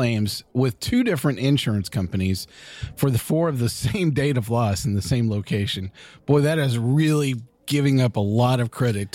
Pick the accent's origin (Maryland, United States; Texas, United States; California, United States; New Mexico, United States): California, United States; Bakersfield; I'm from Bakersfield. I don't throw away nothing.